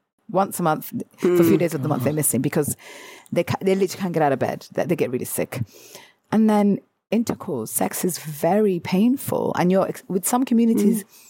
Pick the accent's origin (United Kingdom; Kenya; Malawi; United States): United Kingdom; Especially as British people, we don't talk about sex.